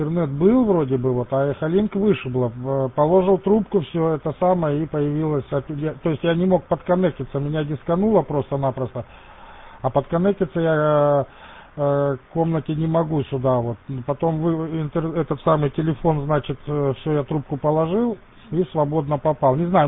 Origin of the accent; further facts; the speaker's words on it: Kyrgyzstan; moved away as an adult; now in Russia; А сам родом я из Киргизии, семья тоже, у меня жена в Киргизии родилась, дети в Киргизии родились. В 1994 году мы переехали в Россию, Пензенская область